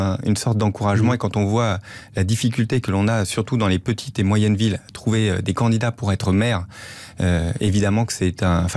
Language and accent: French; Paris, Île-de-France, France; Nous sommes des Parisiens. Nous avons déjà été élus par les Parisiens.